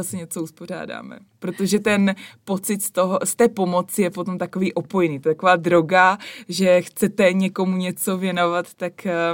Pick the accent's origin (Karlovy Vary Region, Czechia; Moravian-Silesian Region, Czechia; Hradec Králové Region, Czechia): Moravian-Silesian Region, Czechia; Krnov; A my jsme vlastně 3 kamarádky z Krnova, rodačky z Krnova. Teďka každá bydlíme jinde.